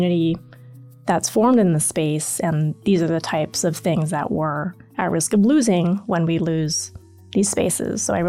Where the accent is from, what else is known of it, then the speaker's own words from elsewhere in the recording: Seattle, Washington, United States; also born or lived in New York; I had moved back to Seattle, my hometown, from spending about 5 years in New York.